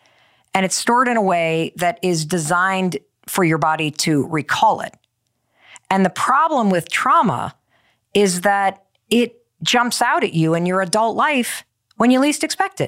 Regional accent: Michigan, United States; So when I was growing up in Western Michigan, we would often drive up to the Petoskey area of Michigan to ski at Boyne Highlands or Boyne Mountain.

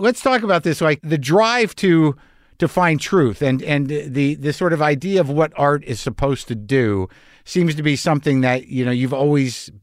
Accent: Albuquerque, New Mexico, United States; also born or lived in New Jersey; I grew up in Albuquerque. You know, I'm younger. I'm 57, and I was born in Jersey, but I mostly grew up in Albuquerque.

